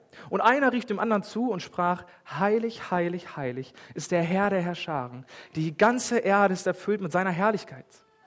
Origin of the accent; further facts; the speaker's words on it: Wassel, Lower Saxony, Germany; In meinem Heimatdorf, wo ich herkomme, aus Wassel, da gab es jedes Jahr ein Krippenspiel.